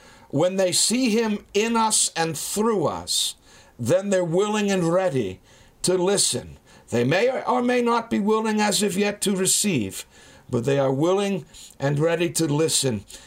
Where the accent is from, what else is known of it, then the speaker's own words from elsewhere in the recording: Wales, United Kingdom; I'm a Welshman. I was raised amidst a Celtic conversation.